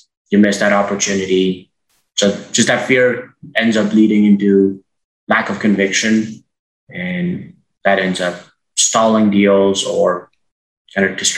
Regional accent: India; I grew up in India where soccer, football is a bigger sport.

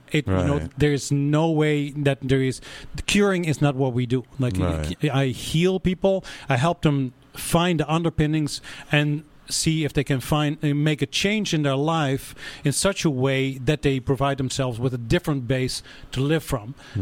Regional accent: Netherlands; English is a second language; yeah, I'm a white person, I'm coming from Holland, you know, like, I'm not indigenous like in this lifetime

